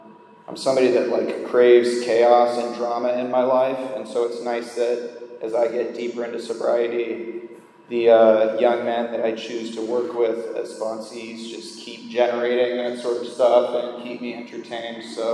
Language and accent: English; Iowa, United States; So I grew up in Iowa, which is not a very exciting place